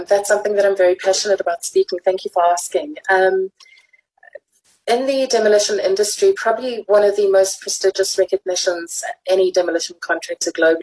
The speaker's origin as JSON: {"language": "English", "country": "South Africa", "said": "we've got a lot to be proud of as South African citizens."}